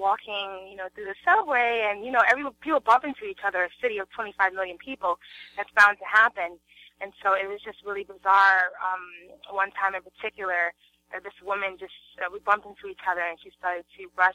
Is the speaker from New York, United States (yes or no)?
yes; New York City, New York, United States; I'm from New York City. I know that you're living or have been exposed to New York City, and I'm from New York City